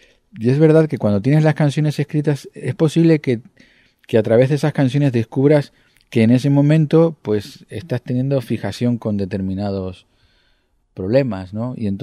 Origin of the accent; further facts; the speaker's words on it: Tenerife, Canary Islands, Spain; now in Madrid, Spain; Cuando yo llegué de Tenerife ya traía algunas canciones